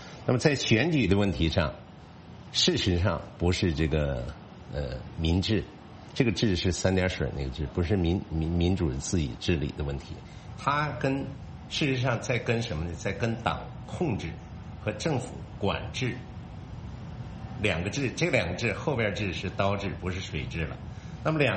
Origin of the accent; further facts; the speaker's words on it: Harbin, Heilongjiang, China; 就是我的家乡哈尔滨有两个村已经搞过这个实验